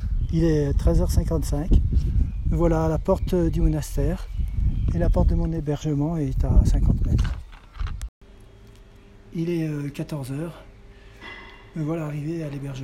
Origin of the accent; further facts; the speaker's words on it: France; J'ai compris qu'ils me demandaient si je venais de Beyrouth, alors je lui ai dit que j'étais français.